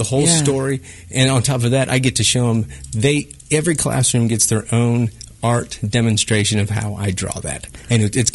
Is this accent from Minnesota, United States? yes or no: no; Kansas City, Kansas, United States; And it's two Kansas Cities because I came from Argentine, KCK, which is where my dad's from.